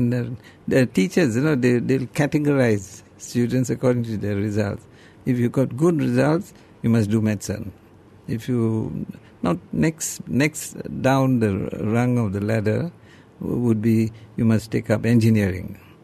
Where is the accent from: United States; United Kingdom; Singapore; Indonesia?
Singapore; my parents had come from Ceylon in the early 30s, actually. And I was born in Singapore on the in 1934. You know, and then of course, school, did everything in Singapore. Even was in Singapore during the Japanese occupation